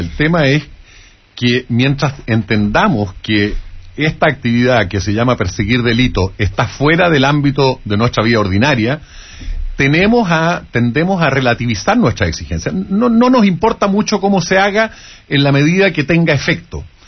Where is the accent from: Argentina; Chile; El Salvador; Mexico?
Chile; donde están los problemas de nosotros como chilenos.